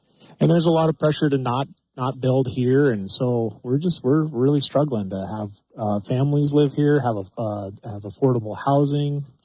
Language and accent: English; Livingston, Montana, United States; I was born and raised here in Livingston and graduated from Park High.